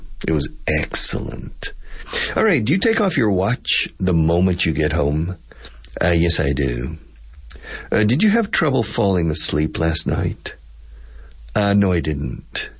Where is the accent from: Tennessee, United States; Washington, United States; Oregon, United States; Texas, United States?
Texas, United States; the best steak I have eaten in my life, and I'm from Texas, I grew up eating steaks.